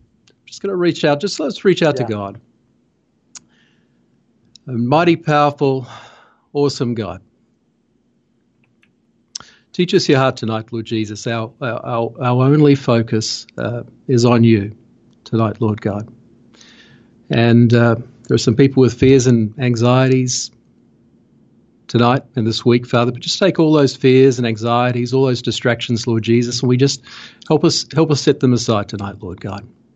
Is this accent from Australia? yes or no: yes; Australia; I'm from Australia. You probably guessed from my accent.